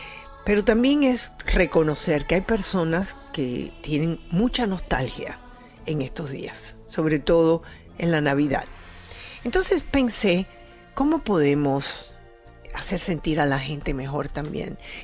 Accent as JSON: {"language": "Spanish", "country": "Spain", "said": "Para muchos de ustedes esto, eso lo hacen en mi país. Sí."}